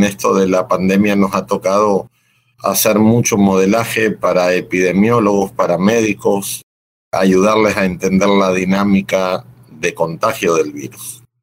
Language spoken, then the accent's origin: Spanish; Uruguay; born there; moved away as an adult; also born or lived in Venezuela; Bueno, yo nací en Uruguay. Soy uruguayo de nacimiento. Luego viajé a Venezuela a estudiar, allá por el año 83. Ahí me formé en filosofía